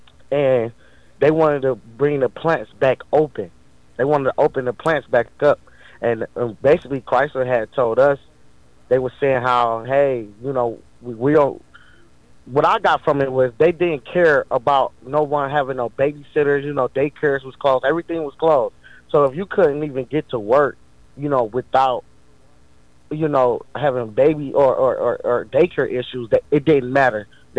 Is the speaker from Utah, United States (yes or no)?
no; Detroit, Michigan, United States; I'm born and raised in Detroit.